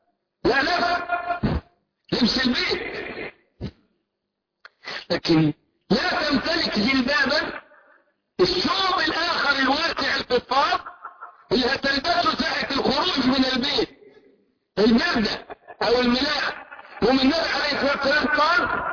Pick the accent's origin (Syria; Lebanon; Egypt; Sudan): Egypt; Upper Egypt; رأيته عندنا في الصعيد